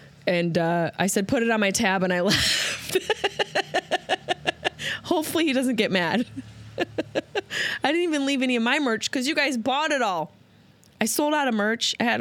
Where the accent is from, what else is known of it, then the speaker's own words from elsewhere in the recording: Syracuse, New York, United States; now in Los Angeles, United States; Obviously, Syracuse is my hometown.